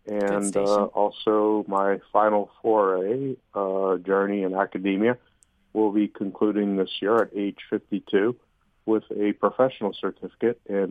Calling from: Whitman, Massachusetts, United States; Well, I am calling from Whitman, Massachusetts. We're the town east of Brockton, Massachusetts.

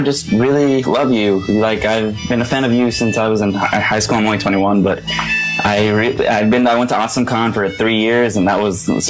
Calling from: Israel; I'm in Israel.

